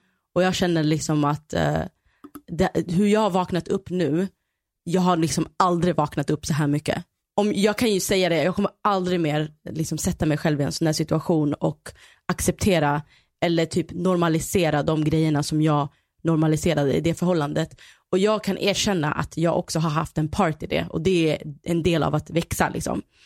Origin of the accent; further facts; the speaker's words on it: Sweden; jag är andra generationens svensk liksom